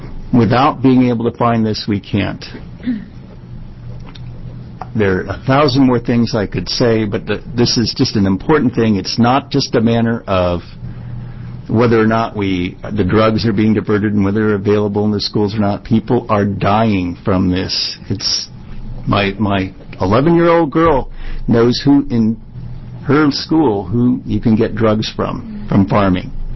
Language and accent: English; Oregon, United States; I come from Clatsop County.